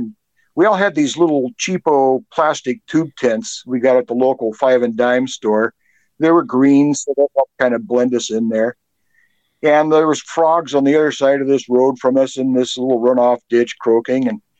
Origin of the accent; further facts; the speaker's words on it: Seattle, Washington, United States; now in Washington, United States; No, I'm actually from Seattle originally.